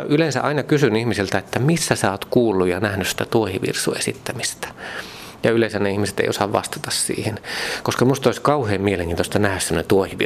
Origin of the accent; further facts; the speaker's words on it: Mikkeli, South Savo, Finland; Kun mä oon Mikkelistä Savosta kotoisin